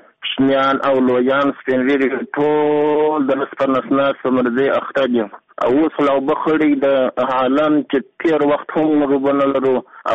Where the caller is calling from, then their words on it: Gizab, Uruzgan, Afghanistan; زه د ولایت روزګان د ګزاب ولسوالۍ څخه خبره کوم. … زموږ کلی د ګزاب ولسوالۍ کې زموږ کلی د متخان په نامه دی.